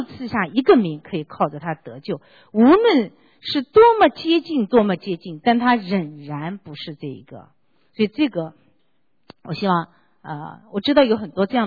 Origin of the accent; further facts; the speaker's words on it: China; 其实啊，我讲中国文化优越是因为刚才他问我作为一个中国人啊，那我是一个 从小深受中国文化营养的人